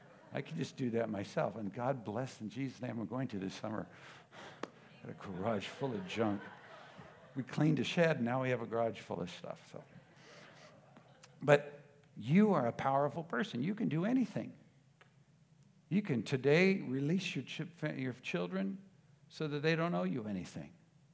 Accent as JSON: {"language": "English", "country": "United States", "said": "And again, I'm an American thinking, You left your husband to go die in Hawaii?"}